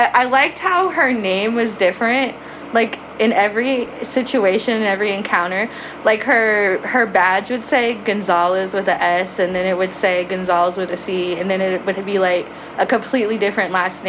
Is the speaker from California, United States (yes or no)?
yes; California, United States; Yeah, I'm from Orange County, so the most nature I dealt with was, like, tadpoles.